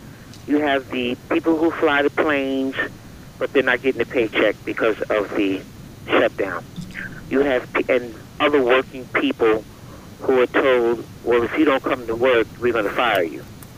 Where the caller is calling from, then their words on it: New York, United States; calling from New York.